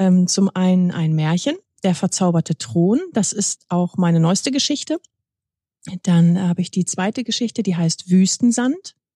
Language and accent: German; Lower Saxony, Germany; Ich komme aus der Nähe von Hildesheim und schreibe seit circa 2 Jahren ganz intensiv.